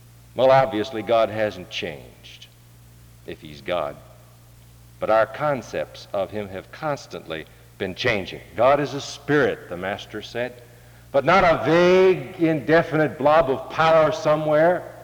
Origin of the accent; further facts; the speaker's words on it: St. Louis, Missouri, United States; When your speaker was growing up in St. Louis, Missouri, it seems to me there were two extremes.